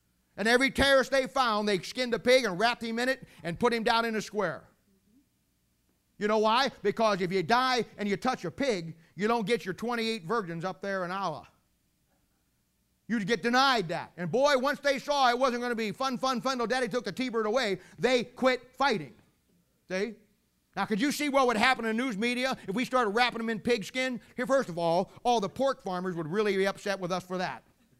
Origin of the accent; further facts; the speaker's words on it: United States; I'm an American. We're big, tough, and strong.